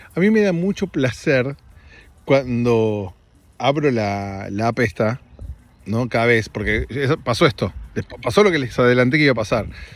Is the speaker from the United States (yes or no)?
yes; United States; Spanish is a second language; soy americano y nosotros hablamos en inglés. Pero es verdad, soy americano, chicos.